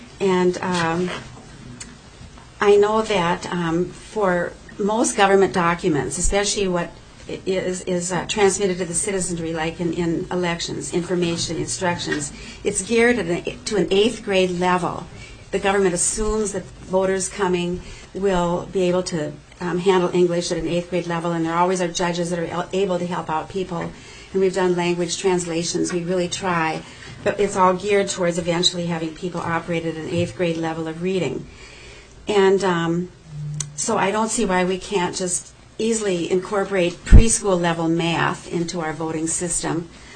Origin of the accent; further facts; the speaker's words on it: St. Louis Park, Minnesota, United States; I'm from St. Louis Park